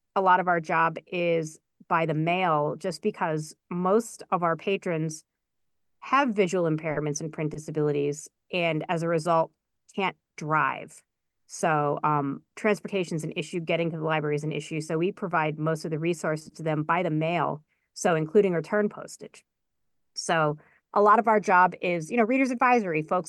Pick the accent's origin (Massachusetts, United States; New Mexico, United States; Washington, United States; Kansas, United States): Massachusetts, United States; now in Worcester, United States; But I grew up outside of Boston, and I went to college in Worcester at Worcester State, and I just kind of fell in love with the city. I'm not a suburbanite, and I never left.